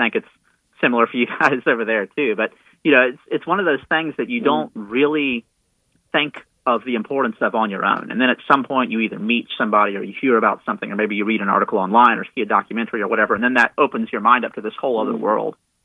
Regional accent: United States; just as someone who's, you know, as an American, Marcus

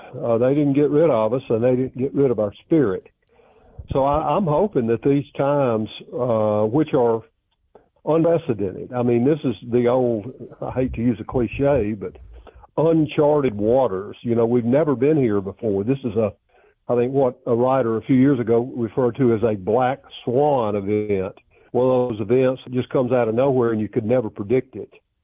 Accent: the South, United States; as a Southerner

